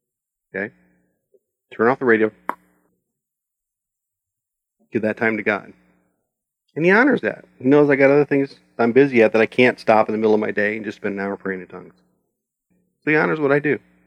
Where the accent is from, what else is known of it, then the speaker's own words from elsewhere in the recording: Springfield, United States; In my hometown of Springfield, I'm 50 minutes wherever I want to go.